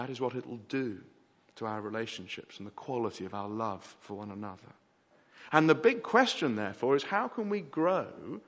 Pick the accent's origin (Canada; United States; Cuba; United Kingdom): United Kingdom; England; You don't understand. I'm an Englishman.